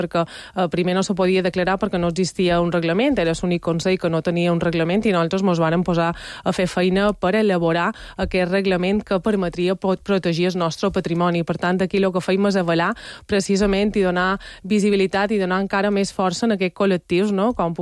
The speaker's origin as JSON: {"language": "Catalan", "region": "Balearic Islands", "country": "Spain", "said": "Com a mallorquins també, la nostra cultura, la nostra tradició, les nostres arrels."}